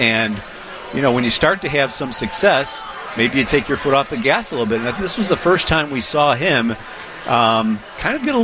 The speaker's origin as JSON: {"language": "English", "town": "Burbank", "region": "Illinois", "country": "United States", "tie": "born or raised there", "said": "Grew up in Burbank."}